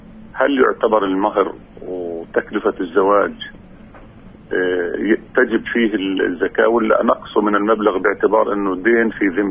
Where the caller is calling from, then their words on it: Ramallah, West Bank, Palestine; رام الله.